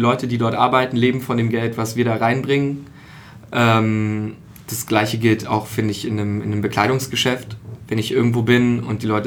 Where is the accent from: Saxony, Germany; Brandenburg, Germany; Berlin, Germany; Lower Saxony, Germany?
Berlin, Germany; ich bin Berliner